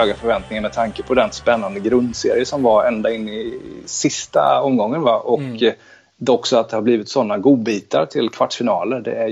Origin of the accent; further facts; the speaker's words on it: Jönköping, Jönköping County, Sweden; Hisingstadsskolan i Jönköping där jag växte upp med en konstfrusen fotbollsplan på vintrarna.